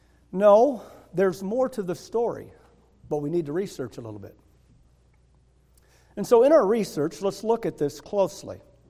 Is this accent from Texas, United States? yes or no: no; Michigan, United States; No, I'm teasing. I'm from Michigan.